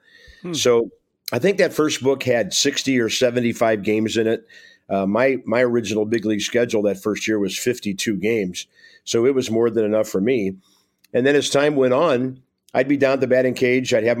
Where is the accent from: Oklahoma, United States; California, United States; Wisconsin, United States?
Oklahoma, United States; Tulsa; I purchased at Buck Sporting Goods in Tulsa, Oklahoma, my hometown.